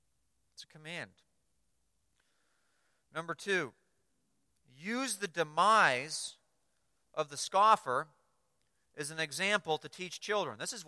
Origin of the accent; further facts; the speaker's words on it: Guelph, Ontario, Canada; I grew up in Guelph.